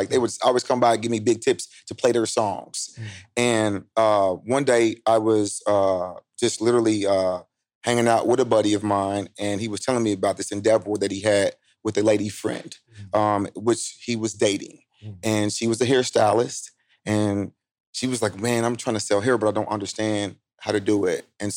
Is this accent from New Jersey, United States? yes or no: no; Indianapolis, Indiana, United States; So, man, I'm from Indianapolis, Indiana.